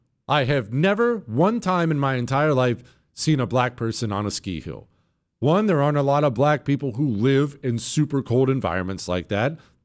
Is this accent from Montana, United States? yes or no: yes; Montana, United States; as I said before, I grew up in Montana, and winter sports are just part of it up there.